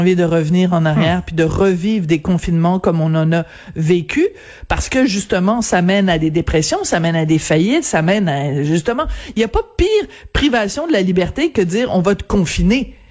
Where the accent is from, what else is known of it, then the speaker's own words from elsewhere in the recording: Quebec, Canada; chez nous, au Québec